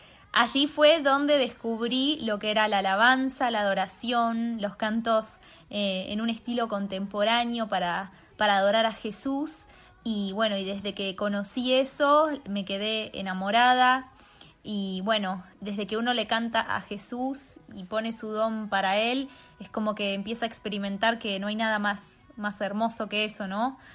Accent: Argentina; soy cantante católica, soy de Argentina, como se darán cuenta.

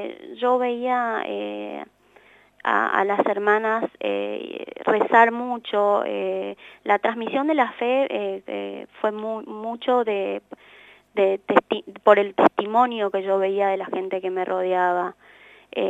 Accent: Paraguay; mi crecimiento en el Paraguay, mi infancia en el Paraguay fue una infancia muy, muy feliz.

